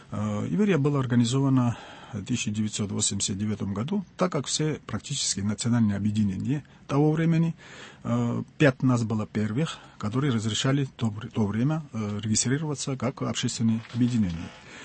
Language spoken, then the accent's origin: Russian; Georgia; moved away as an adult; now in Saint Petersburg, Russia; лично я в Питере уже 37 лет, после окончания армии. Естественно, как все грузины того времени приезжали и учились, я тоже самое. Остался здесь.